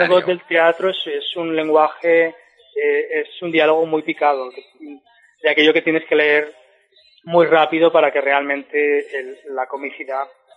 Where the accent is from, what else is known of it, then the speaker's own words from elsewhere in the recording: Catalonia, Spain; now in Madrid, Spain; Yo ahora resido en Madrid, soy de allí, bueno, yo soy un chico del Baix Llobregat